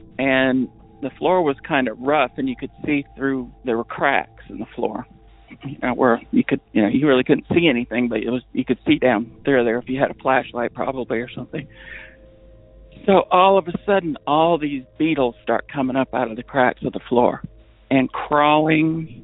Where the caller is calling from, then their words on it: New Hampshire, United States; also born or lived in Whitefield; Hi, Derek. I'm calling from New Hampshire. My story takes place in a small town called Whitefield, New Hampshire, probably about an hour or so from the Canadian border in northern New Hampshire in the White Mountains.